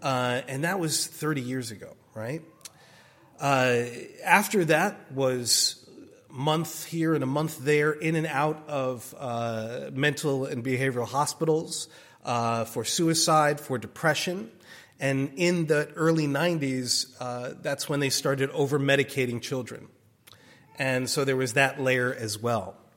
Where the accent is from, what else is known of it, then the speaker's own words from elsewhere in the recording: New Jersey, United States; also born or lived in Colombia; My mother was Austrian and Jewish, my father Italian and Catholic. So for much of my life, growing up in New Jersey, I spoke like this for a very, very long time.